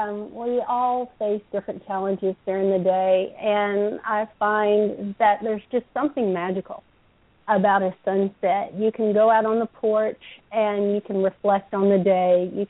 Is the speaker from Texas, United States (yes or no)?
yes; Waco, Texas, United States; I did forget to mention that originally I'm from the Waco area, so the Blackland Plains area.